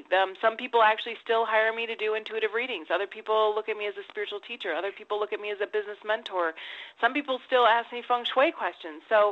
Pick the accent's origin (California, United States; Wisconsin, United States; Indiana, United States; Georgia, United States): Wisconsin, United States; now in Salt Lake City, United States; I grew up in Wisconsin, so it wasn't exactly really popular, and I kind of shut it down for quite a while.